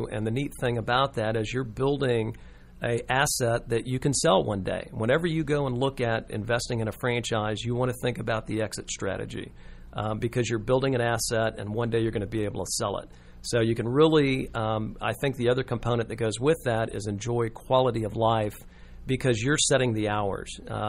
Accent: Houston, Texas, United States; and also the Houston market because I grew up in Houston.

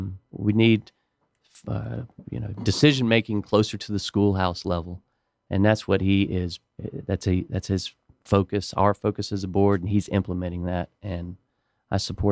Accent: Buckhead, Georgia, United States; I was born and raised in Buckhead, and Buckhead has grown tremendously and has gotten way too crowded.

